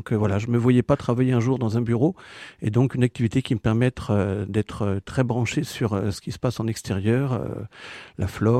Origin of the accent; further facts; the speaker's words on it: Auvergne-Rhône-Alpes, France; J'ai grandi en Haute-Savoie. Ouais. Et comme mon nom l'indique, je suis originaire d'Alsace. Enfin, ma famille était de la frontière allemande côté.